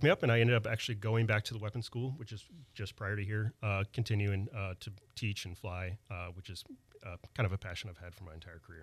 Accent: Ohio, United States; born there; also born or lived in Pensacola, Florida / San Diego / Hawaii / Pascagoula; So I was born in Ohio and then immediately moved on to Pensacola, Florida, San Diego, Hawaii for a few years, back to Pascagoula and here for a bit.

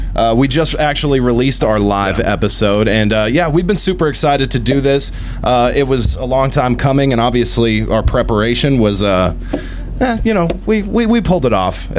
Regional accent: Arkansas, United States; It is Oklahoma. I'm from Arkansas, though.

